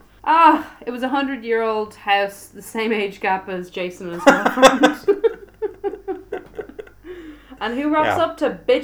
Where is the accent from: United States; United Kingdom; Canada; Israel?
United Kingdom; That's how I say it too, because I'm a Brit.